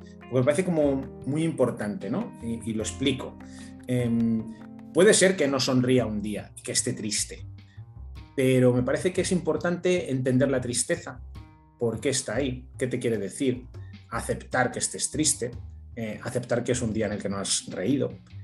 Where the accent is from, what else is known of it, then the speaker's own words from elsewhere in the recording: Madrid, Community of Madrid, Spain; born there; vivo en Madrid y nací en Madrid.